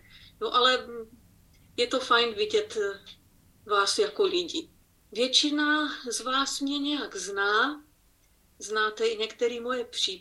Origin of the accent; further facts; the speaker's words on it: Brno, South Moravian Region, Czechia; Do Brna tehdy přijela matka Tereza a měla přednášku, takový pěkný povídání u nás v Brně u jezuitů.